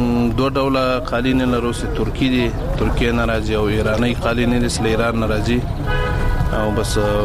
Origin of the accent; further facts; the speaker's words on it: Logar, Afghanistan; زه د لوګر ولایت اوسیدونکی یم.